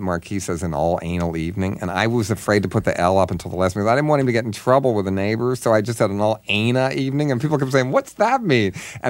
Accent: Baltimore, Maryland, United States

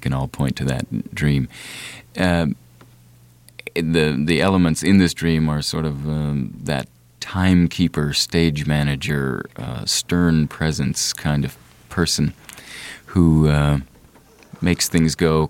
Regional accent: United States; as an American, I feel very proud to have some tie to, sort of like jazz music.

